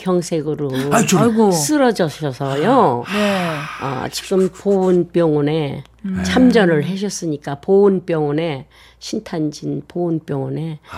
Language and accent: Korean; Incheon, South Korea; 저는 인천에서 태어나서요. 인천에서 한 5년? 6년 전까지만 살았습니다.